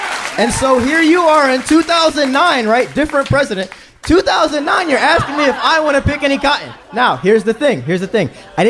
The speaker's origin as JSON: {"language": "English", "town": "Philadelphia", "region": "Pennsylvania", "country": "United States"}